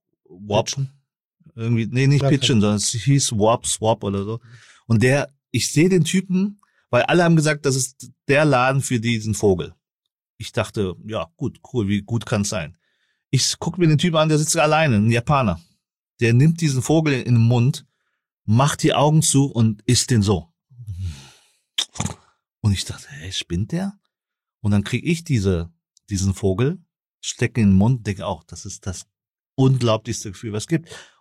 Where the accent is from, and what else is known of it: Southern Vietnam, Vietnam